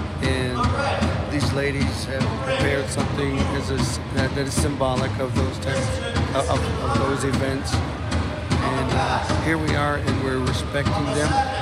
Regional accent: United States; as Indian people, we were given so little, so we take what we get and we make something good out of it.

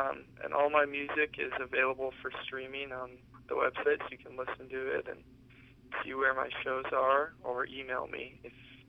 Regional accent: St. Cloud, Minnesota, United States; I'm from St. Cloud.

